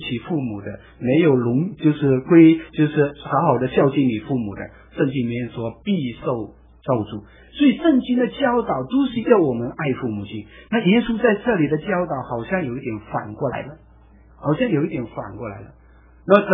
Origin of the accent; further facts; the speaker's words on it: Malaysia; 在公元差不多1915年到1925年之间，我们福州人从中国大陆去到南洋，去到我们那个地方马来西亚